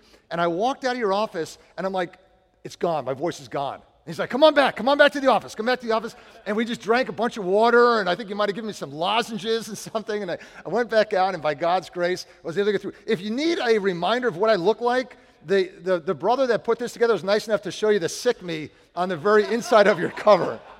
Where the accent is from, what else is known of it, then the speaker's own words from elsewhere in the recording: Chicago, Illinois, United States; Now, you know, I grew up in Chicago. Everyone in Chicago played hockey.